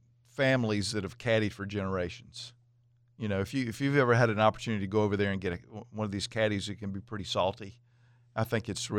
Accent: Durham, North Carolina, United States; when I grew up in Durham, North Carolina, at a public golf course called Hillendale Golf Course.

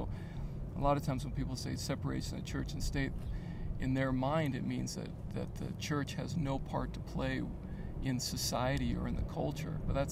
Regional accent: United States; I'm a Catholic, I'm American.

